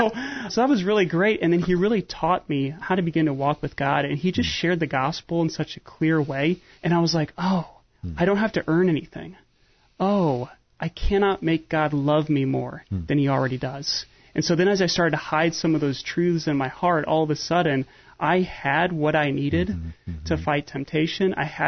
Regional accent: Peoria, Illinois, United States; So I grew up in the Peoria area, which is how I know Bill Allison, right?

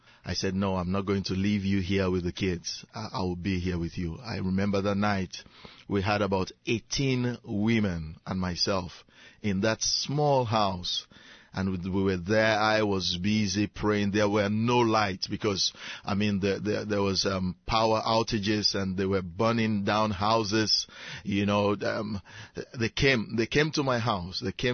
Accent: Sierra Leone; Oh, I come from West Africa. You know, Sierra Leone was once a British colony. English is taught in school. It's an official language. So that's why I speak English this way.

